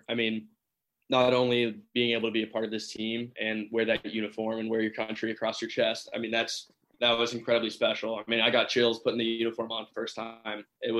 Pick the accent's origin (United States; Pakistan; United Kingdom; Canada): Canada; I'm Canadian.